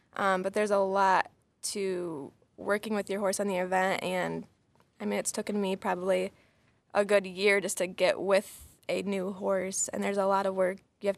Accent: Kalkaska, Michigan, United States; I grew up in northern Michigan, up by Traverse City, from Kalkaska, Michigan.

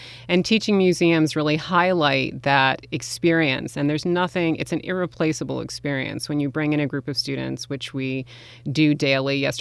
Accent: New York City, New York, United States; I'm from New York City, so we don't leave the city unless there's a good reason.

